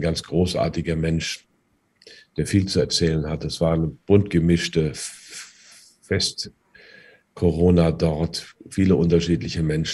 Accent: North Rhine-Westphalia, Germany; dann werden Sie auch Malle in der Birne, wie man bei uns im Sauerland so schön sagt.

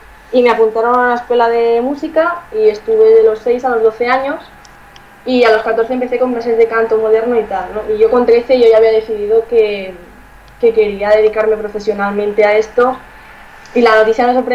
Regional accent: Catalonia, Spain; recibo mucho apoyo, de España también, y por supuesto de Cataluña, ¿no?, porque de aquí soy

